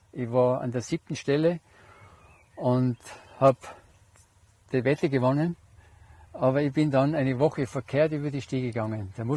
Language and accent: German; Aurach, Tyrol, Austria; ich komme aus Aurach, bin also ein waschechter Tiroler. Und ich bin 71 Jahre alt